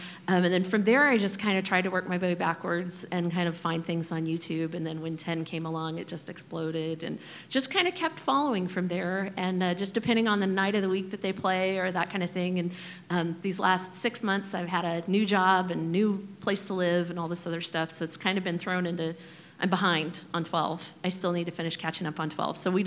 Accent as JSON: {"language": "English", "town": "Kansas City", "country": "United States", "tie": "born or raised there", "said": "I grew up in Kansas City area."}